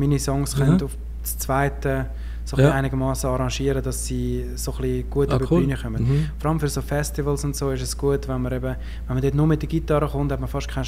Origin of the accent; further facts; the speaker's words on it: Switzerland; accent: close to Zurich German; Ich finde aber, ich habe nicht so einen guten Dialekt für das. Mein Dialekt ist sehr nahe, so am Zürichdeutsch.